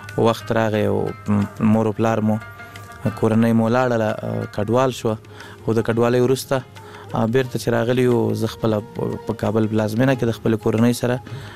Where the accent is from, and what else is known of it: Laghman, Afghanistan; also born or lived in Kunduz